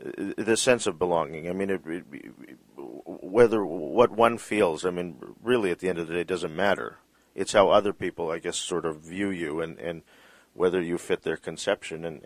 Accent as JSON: {"language": "English", "country": "Canada", "said": "My parents are Filipino. I was born in Canada."}